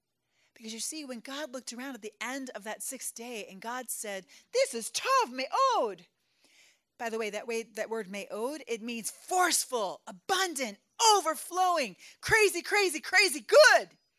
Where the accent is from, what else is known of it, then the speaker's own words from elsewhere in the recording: Philadelphia, Pennsylvania, United States; I'm from Philly. Hello.